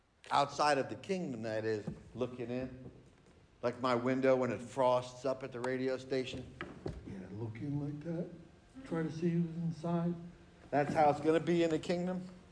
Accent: New Jersey, United States; Maybe it's just growing up in Jersey or something.

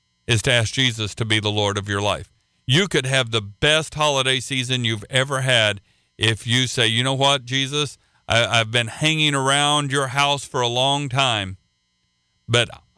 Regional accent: Oklahoma, United States; an opportunity that I would have never dreamed I would have when I was growing up in Oklahoma.

